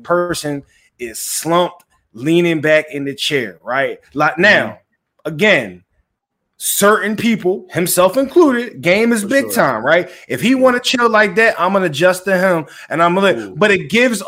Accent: Philadelphia, Pennsylvania, United States; everybody knows I'm from Philly, right?

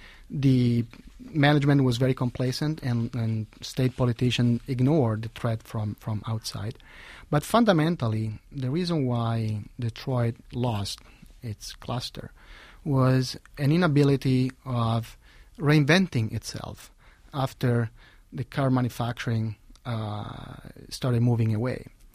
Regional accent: Italy; English is a second language; now in United States; this is one of the most striking features of the American workforce, that I come from Italy, and in general, all European countries have a much stronger sense of economic class than you see here. And it, when I moved here...

